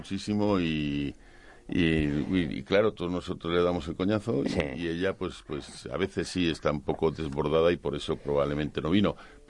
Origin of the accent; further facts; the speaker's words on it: Catalonia, Spain; bueno, ya me sabéis que soy catalán